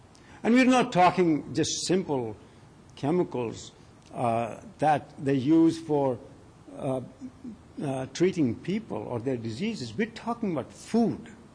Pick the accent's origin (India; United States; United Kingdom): India; now in Canada; I am from India